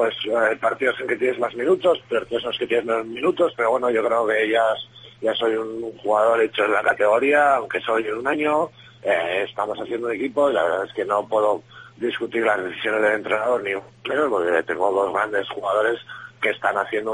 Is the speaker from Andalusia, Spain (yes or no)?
no; La Rioja, Spain; yo soy de La Rioja, pues un poco por lo del vino